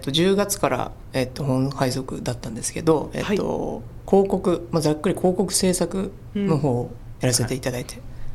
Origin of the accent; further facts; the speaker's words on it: Aichi, Japan; 僕、出身が愛知で、大学が浜松なんですけど